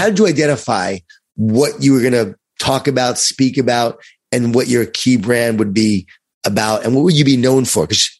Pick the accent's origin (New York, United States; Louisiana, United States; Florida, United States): New York, United States; moved away; I'm from Long Island too, but yours is a lot stronger than me, right? Because you're still there. I moved away. I got Southernized.